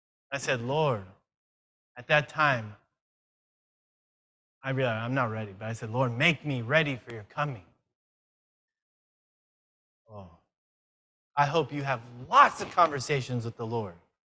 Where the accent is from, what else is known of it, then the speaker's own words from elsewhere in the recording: Costa Rica; I was from Costa Rica.